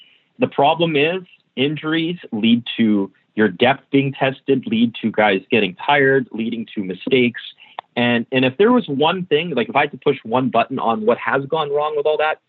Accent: Alberta, Canada; By the way, I'm from Northern Alberta, so my family has allegiance to the Oilers

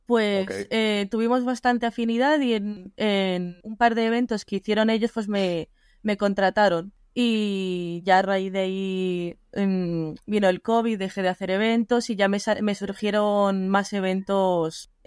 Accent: Castilla-La Mancha, Spain; also born or lived in Madrid; Pues yo soy de Castilla-La Mancha. He estado residiendo en Madrid 3 años, que es cuando creé el sello y demás, que también hacía eventos. Pero con el tema del COVID, pues tuve que volver

